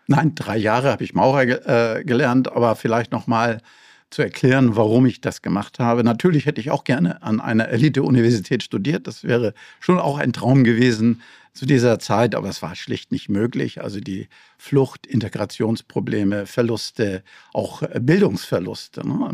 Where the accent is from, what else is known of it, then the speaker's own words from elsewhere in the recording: Langsdorf, Mecklenburg-Vorpommern, Germany; now in Hamburg, Germany; Naja, aufgewachsen bin ich in Langsdorf, Mecklenburg-Vorpommern, etwa 20 Kilometer von Rostock entfernt. Dieser Ort kennt eigentlich niemand.